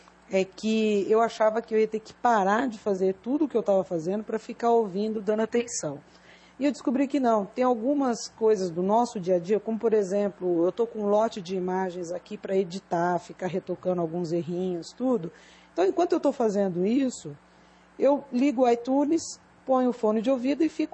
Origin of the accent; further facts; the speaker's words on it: Brazil; accent: caipira; É, então, nós somos caipiras mesmo. É. Tanto que dá para perceber no nosso sotaque.